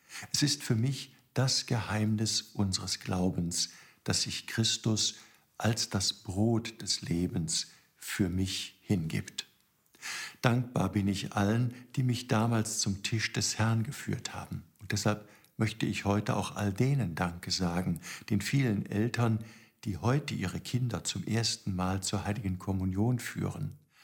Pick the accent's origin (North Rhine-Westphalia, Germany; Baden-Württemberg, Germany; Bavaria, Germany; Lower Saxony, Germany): North Rhine-Westphalia, Germany; Cologne; Ich ging damals zur Volksschule in die 3. Klasse hier bei uns in Köln.